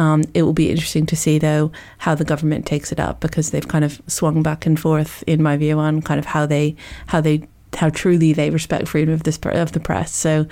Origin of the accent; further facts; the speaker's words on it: United States; originally I'm American, and in America, the balance is quite different in terms of how the media operates.